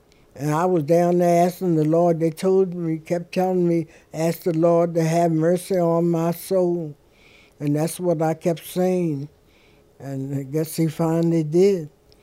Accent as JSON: {"language": "English", "town": "Baltimore", "region": "Maryland", "country": "United States", "tie": "born there", "said": "I am 86 years old. I was born in Baltimore, Maryland in 1925, August the 6th."}